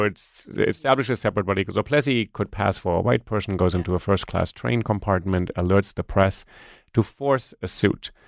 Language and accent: English; New York, United States; if I say, you know, I'm a New Yorker, people look at me and say, well, yeah, but where are you really from? So it's kind of interesting because I have an accent.